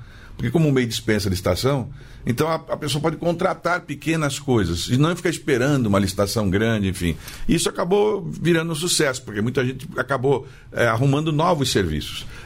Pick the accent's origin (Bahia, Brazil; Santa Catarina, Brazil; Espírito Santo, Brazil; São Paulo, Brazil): São Paulo, Brazil; São Vicente; Como eu sou de São Vicente, a minha próxima agora é Pernambuco mesmo, né?